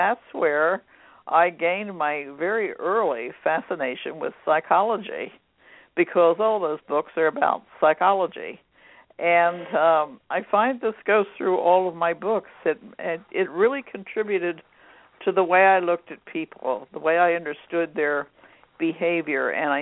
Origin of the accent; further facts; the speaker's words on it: Pennsylvania, United States; born there; I was born in Lancaster County, Pennsylvania, and my parents separated when I was about 6 years old, so my dad raised me.